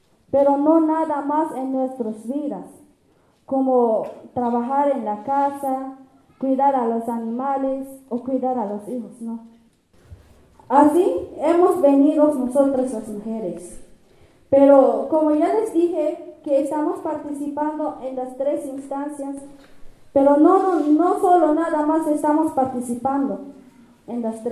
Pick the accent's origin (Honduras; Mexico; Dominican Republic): Mexico; Chiapas; vengo de Caracol 2 de Ubentic, zona Altos de Chiapas.